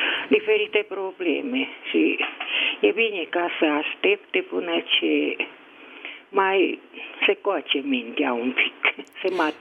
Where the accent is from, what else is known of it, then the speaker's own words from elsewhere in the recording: Hunedoara, Hunedoara County, Romania; din Hunedoara.